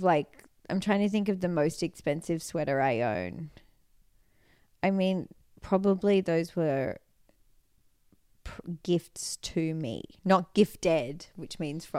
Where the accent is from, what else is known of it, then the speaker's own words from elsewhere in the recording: Sydney, New South Wales, Australia; now in Los Angeles, United States; we live in Los Angeles and mm-hmm. I'm from Sydney, Australia, two places with incredibly like temperate climates